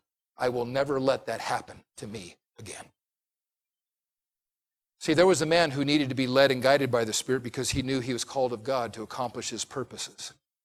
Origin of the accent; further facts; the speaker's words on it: Puerto Rico; There was a church that I attended growing up in Puerto Rico. It was called the Christian Servicemen Center.